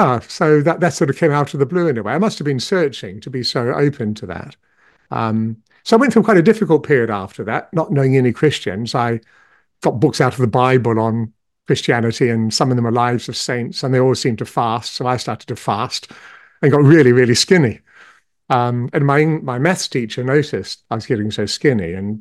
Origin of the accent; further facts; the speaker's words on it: New Zealand; I was raised in New Zealand